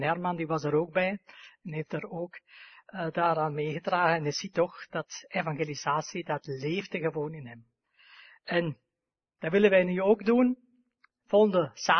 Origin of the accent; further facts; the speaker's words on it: Germany; Dutch is a second language; moved away; Ik ben eigenlijk afkomstig uit Duitsland en sommigen van jullie zullen dat waarschijnlijk horen. Het is vanmorgen dan geen perfect Nederlands dat jullie gewoond zijn